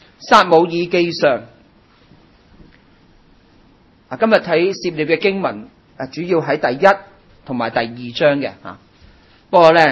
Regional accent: Hong Kong; 有人说我们是香港人，不过我们个个都有第二个乡下的，我的乡下呢就在浙江

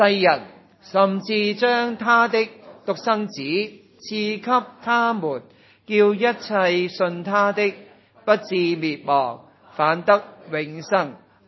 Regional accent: China; 我哋中国人呢好多而家拜緊嘅神其实係原本係人嚟㗎喎。

